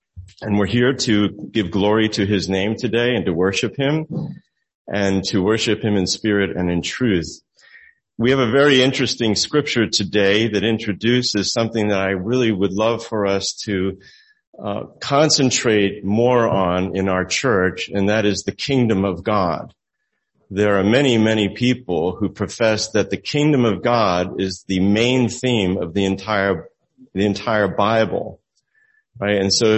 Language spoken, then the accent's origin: English; New Jersey, United States; But we in New Jersey grow up learning